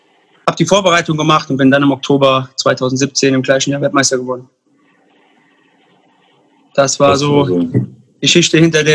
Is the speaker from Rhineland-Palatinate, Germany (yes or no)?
yes; Koblenz, Rhineland-Palatinate, Germany; Ich komme aus Koblenz. Das ist die schönste Stadt in Rheinland-Pfalz.